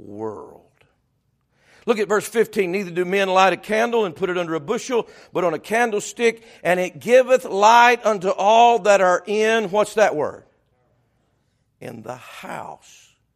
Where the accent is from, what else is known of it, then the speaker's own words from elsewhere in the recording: the South, United States; Come on, we're from the South here. We know what bushel baskets are, don't we?